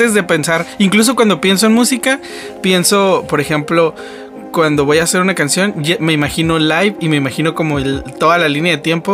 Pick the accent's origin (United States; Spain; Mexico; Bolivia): Mexico; Sí, pues el orgullo mexicano, ¿no? Siempre nos gusta como que levantar el nombre de México de alguna manera